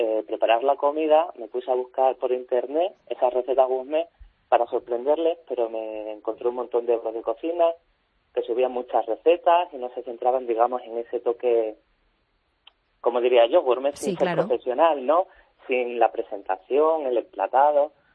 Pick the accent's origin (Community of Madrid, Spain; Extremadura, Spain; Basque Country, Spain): Extremadura, Spain; Cáceres; Soy de Cáceres, sí.